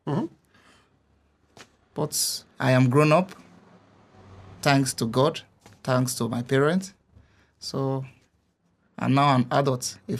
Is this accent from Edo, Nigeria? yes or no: yes; Igueben, Edo, Nigeria; I grew up in Nigeria, Ewosa, Igueben local government, Edo State.